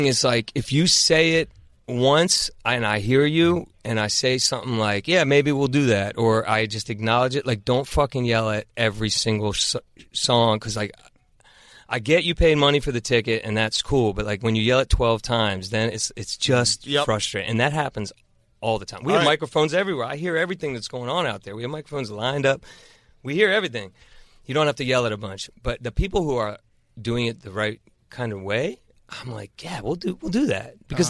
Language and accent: English; Maryland, United States; also born or lived in Virginia; we grew up in Maryland in Virginia … was popping off and we knew it we knew what was going on over there and we thought like they're doing that in Virginia we can do that in Maryland